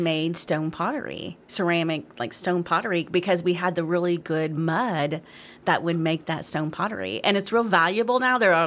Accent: Whitehall, United States; Born and raised. I grew up in Whitehall.

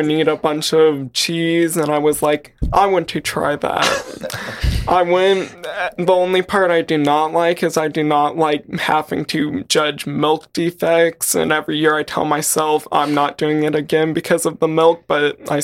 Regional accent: Wisconsin, United States; The first nine years of my life, I lived in Wisconsin. So I was around a lot of dairy farms, and my uncle owned one

